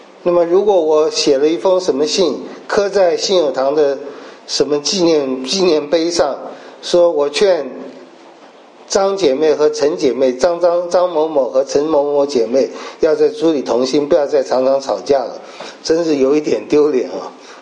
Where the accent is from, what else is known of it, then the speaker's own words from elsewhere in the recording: Taipei, Taiwan; 因为我小的时候在街上，台北街上还看到牛车